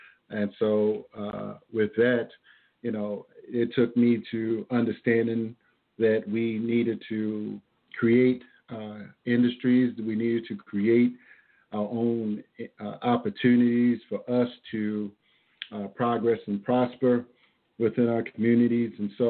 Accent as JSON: {"language": "English", "town": "Baltimore", "region": "Maryland", "country": "United States", "moved": "as an adult", "said": "and I'm certainly here from the Baltimore area, lived in the Prince George's County a little bit, a little later in my adult life, but I left Baltimore going into the Navy."}